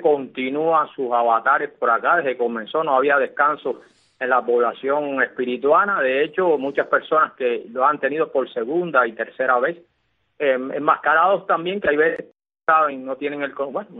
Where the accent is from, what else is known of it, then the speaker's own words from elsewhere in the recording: Cuba; un país azucarero como el nuestro, como el cubano